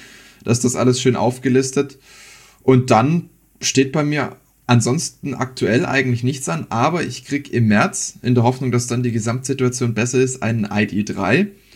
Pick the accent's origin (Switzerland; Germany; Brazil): Germany; Baden-Württemberg; war übrigens auch ein Schwabe und ist 5 Kilometer neben meinem Heimatdorf groß geworden